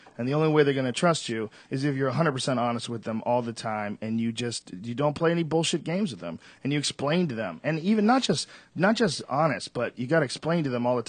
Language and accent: English; Boston, Massachusetts, United States; I'm not scared of the cold. I grew up in Boston. This cold is for pussies. This is nothing.